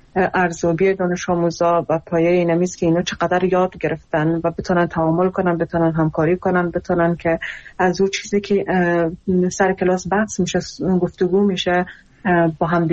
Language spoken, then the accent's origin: Persian; Iran; خودم در ایران بزرگ شدم، من اونجا درس خوندم